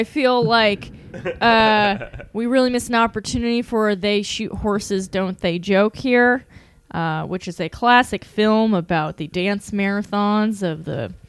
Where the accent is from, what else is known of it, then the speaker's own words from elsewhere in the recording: Long Island, New York, United States; I am from Long Island, and the opiate crisis has been raging there long before it caught up with the rest of the country.